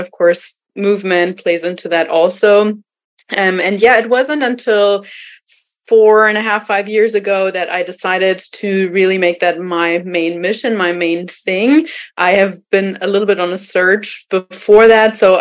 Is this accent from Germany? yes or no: yes; Germany; I am originally from Germany.